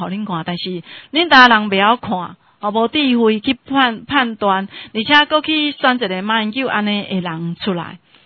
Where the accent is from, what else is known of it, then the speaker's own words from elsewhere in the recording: Taiwan; 然后现在又显化这个东土耳其斯坦的事情来给我们台湾人看